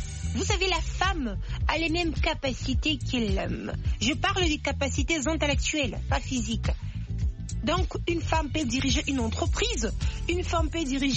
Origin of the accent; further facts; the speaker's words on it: DR Congo; ici chez nous à RDC